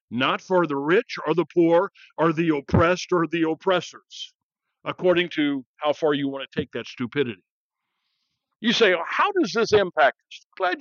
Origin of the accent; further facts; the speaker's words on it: United States; Yes, as an American, I can vote.